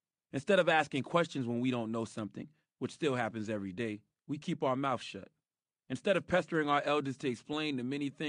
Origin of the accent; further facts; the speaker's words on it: South Carolina, United States; I'm from South Carolina, where not too many people go around identifying themselves as Afro-Latinas